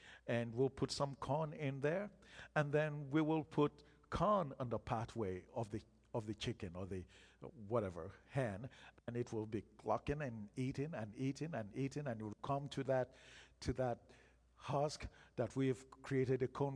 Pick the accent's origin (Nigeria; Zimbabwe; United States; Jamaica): Nigeria; growing up in Nigeria, you know, you didn't necessarily, at the time I was growing up, you didn't necessarily get your chicken from the grocery store